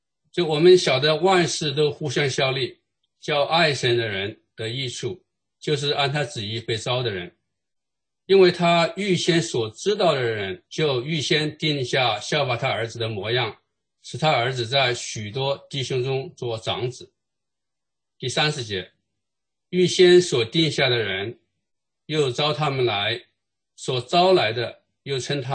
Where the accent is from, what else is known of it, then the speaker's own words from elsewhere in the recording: China; 我们中国人一般都是很注重我们自己的小孩的这个教育哈